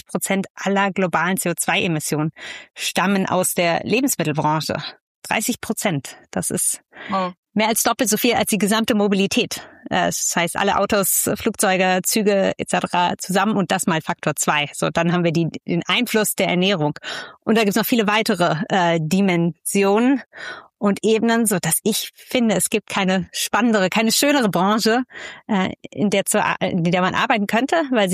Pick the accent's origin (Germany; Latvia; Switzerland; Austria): Germany; Berlin; ich wohne in Berlin, ich komme ursprünglich auch aus Berlin. Ich habe schon anderswo gelebt in der Welt, aber bin zurückgekommen nach Berlin, weil es für mich natürlich familiär hier verankert ist.